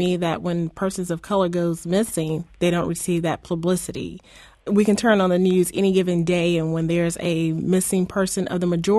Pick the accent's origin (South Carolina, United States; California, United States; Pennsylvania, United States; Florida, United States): South Carolina, United States; Spartanburg; a young lady by the name of Tamika Houston, who disappeared from my hometown of Spartanburg, South Carolina.